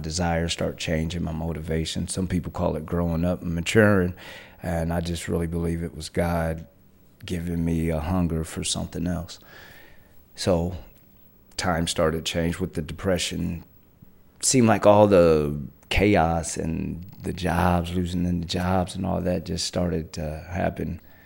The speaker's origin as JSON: {"language": "English", "town": "Troy", "region": "Ohio", "country": "United States", "said": "And I'm originally from Troy, Ohio, Miami County."}